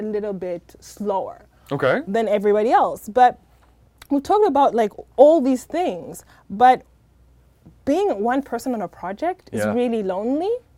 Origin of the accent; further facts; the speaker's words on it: Uganda; because I'm from Uganda, and like the internet can be spotty, can be amazing in some areas, can be really spotty in other areas.